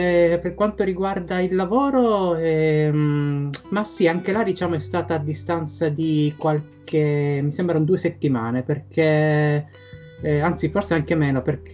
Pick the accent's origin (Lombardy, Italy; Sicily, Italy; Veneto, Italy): Sicily, Italy; now in London, United Kingdom; 28 anni, vengo dalla Sicilia, da un paesino precisamente vicino alle pendici dell'Etna. Sono a Londra da un anno e mezzo.